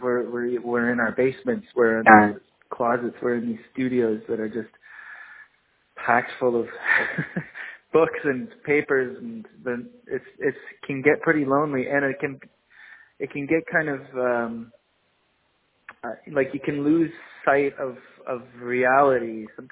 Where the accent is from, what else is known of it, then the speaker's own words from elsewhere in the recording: Nova Scotia, Canada; I'm from the South Shore, but there's a lot of similarities between the communities of the South Shore of Nova Scotia and Cape Breton.